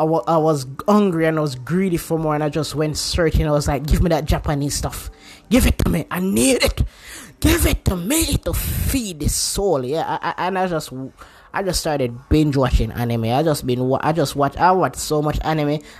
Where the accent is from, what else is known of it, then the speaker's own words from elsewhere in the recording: Jamaica; The problem is that we are Jamaican, and you know, we talk the Jamaican language, the Jamaican dialect, kind of patois, and so sometimes to really get that natural conversation between the both of us, we have to get into the patois, because that's our natural tongue.